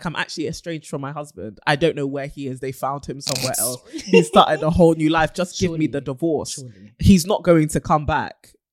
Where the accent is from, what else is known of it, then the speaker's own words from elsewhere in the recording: United Kingdom; I really said wherever. And I am British.